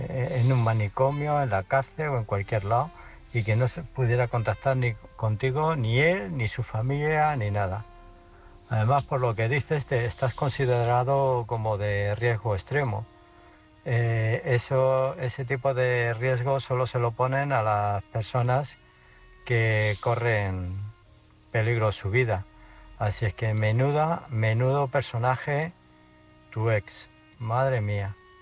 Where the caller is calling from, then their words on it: Illescas, Castilla-La Mancha, Spain; de Illescas.